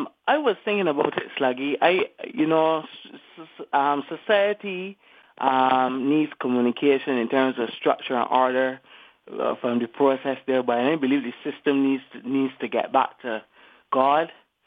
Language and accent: English; The Pine, Saint Michael, Barbados; I was raised there in the Pine.